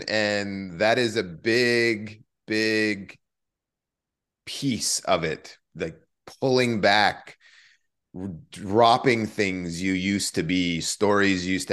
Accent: Winnipeg, Manitoba, Canada; also born or lived in Thunder Bay; and I lived in Winnipeg from 6 until 12, right? Bike stolen, beaten up, jacked in poor neighborhoods, and just lots of fighting there. And then moving to Thunder Bay, another

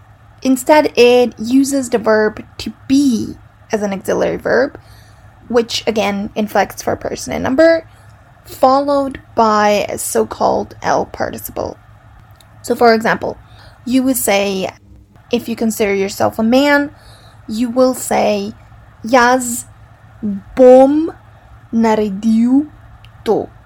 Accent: Serbia; first language Serbian; English is a second language; Let's start with my mother tongue, Serbian or Serbo-Croatian. Or Serbian, Croatian, Bosnian, whichever you like the best.

